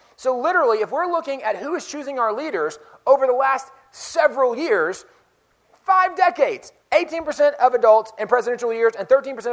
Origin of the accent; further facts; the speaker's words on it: Fort Worth, Texas, United States; I am from the Fort Worth, Dallas area.